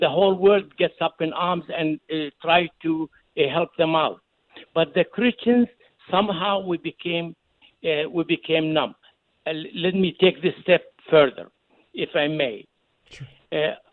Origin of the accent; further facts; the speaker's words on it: Jordan; I am from Jordan